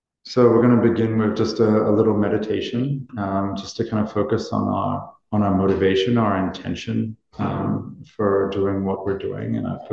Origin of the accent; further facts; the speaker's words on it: Nepal; also born or lived in Sunshine Coast, Australia; I was born on the Sunshine Coast. But I spent most of my life in Nepal.